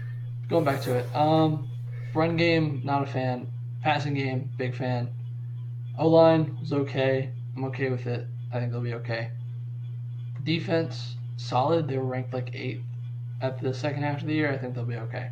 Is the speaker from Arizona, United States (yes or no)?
no; Tennessee, United States; As we are from Tennessee, and I hear her name too much.